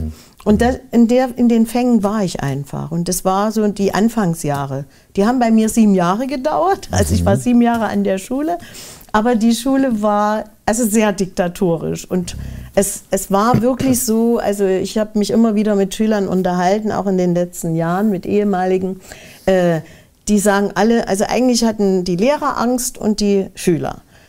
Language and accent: German; Plauen, Saxony, Germany; moved away as an adult; Ich komme ja aus Plauen im Vogtland. aber Potsdam hat mich angezogen.